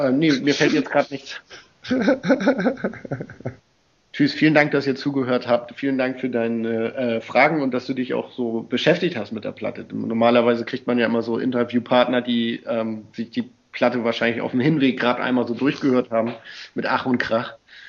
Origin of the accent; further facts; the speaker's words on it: Schleswig-Holstein, Germany; ich komme aus einem Landstrich, in dem Radio quasi durchaus als Bestrafung angesehen werden kann. Bei uns in Schleswig-Holstein gibt es NDR 2